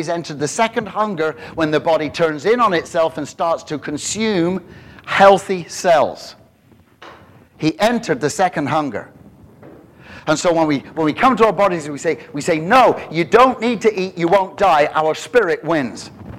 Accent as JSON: {"language": "English", "country": "United Kingdom", "said": "Because as a British person, I read that, duh."}